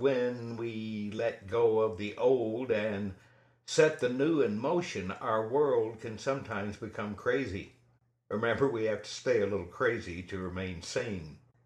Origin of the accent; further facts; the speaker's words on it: Texas, United States; I was raised in Texas, where we had lots of tornadoes.